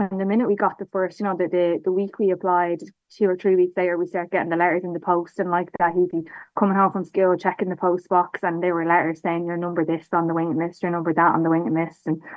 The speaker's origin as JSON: {"language": "English", "town": "Lucan", "region": "County Dublin", "country": "Ireland", "tie": "born or raised there", "said": "We're born and bred in Lucan, both sides of our family. My own parents, Charlie's grandparents, went to school in Lucan."}